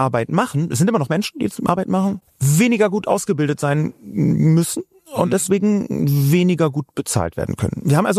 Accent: Berlin, Germany; ich komme aus Berlin.

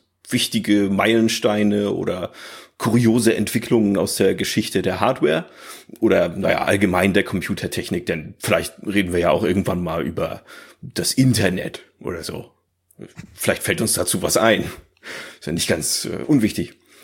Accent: Northern Germany, Germany; Ich bin halt aufgewachsen hier in Norddeutschland, vielleicht hört man das ein bisschen.

